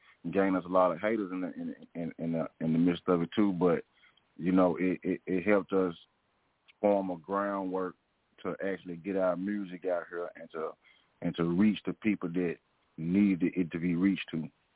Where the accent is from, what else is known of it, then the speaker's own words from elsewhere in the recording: Memphis, Tennessee, United States; I grew up in South Memphis, you know, one of the gutterest parts in Memphis, even though Memphis got a lot of gutter parts, but I'm from South Memphis, Riverside.